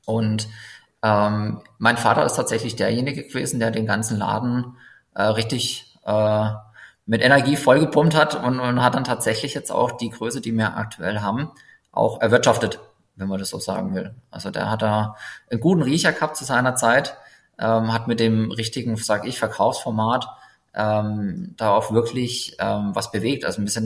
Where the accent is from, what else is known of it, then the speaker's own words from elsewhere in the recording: Lauda-Königshofen, Baden-Württemberg, Germany; Also wir sind ursprünglich aus Lauda.